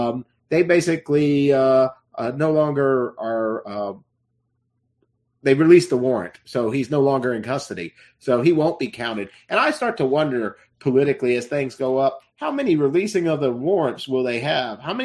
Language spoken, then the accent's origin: English; United States; And I feel like as an American, she's traveling to another country.